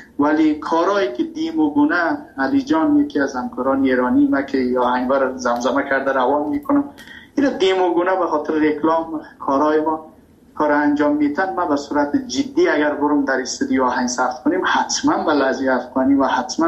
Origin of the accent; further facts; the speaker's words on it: Afghanistan; also born or lived in Iran; ما مهاجر شدیم در ایران. من ایران که رفتم، تحصیل من، کسی که میخواد در ایران رشد کنه تحصیل کنه به عنوان یک افغان،